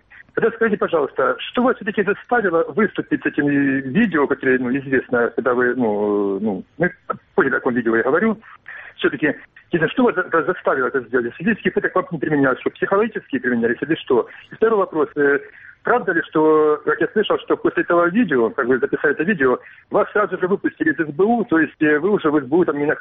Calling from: Kramatorsk, Donetsk Oblast, Ukraine; Краматорский.

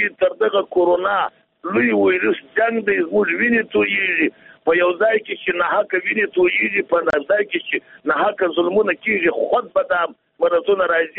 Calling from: Jowzjan, Afghanistan; د جوزجان ولایت څخه مسافر په تماس کې

